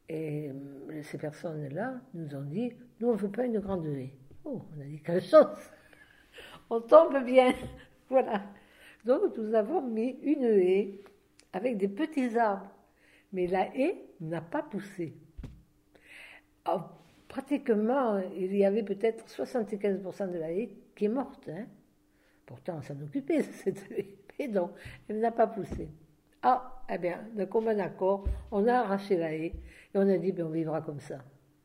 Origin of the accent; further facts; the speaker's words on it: Nîmes, Occitanie, France; cet olivier, c'est on est de la Provence, hein. On est né à Nîmes et voilà. Et donc ça nous rappelle davantage pour nous la Provence, le coin où nous vivions.